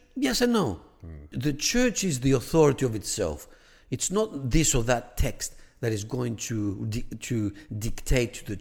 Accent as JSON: {"language": "English", "country": "Greece", "tie": "born or raised there", "moved": "as an adult", "lives_now": "Australia", "said": "I came from Greece, you know, after being, you know, raised in Greece, 26 years, and I came to Australia for the first time."}